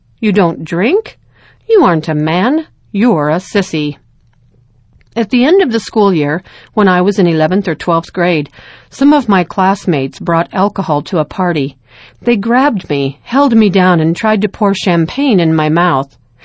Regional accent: French Polynesia; I grew up in Tahiti. My mother and father joined the church when I was a child, but I was not baptized right away.

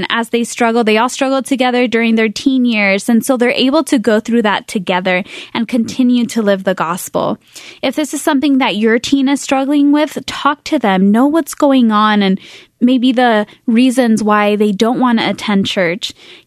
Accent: California, United States; I remember growing up in California, and all of my friends went to the beach and hung out on Sundays, and how I yearned to be there.

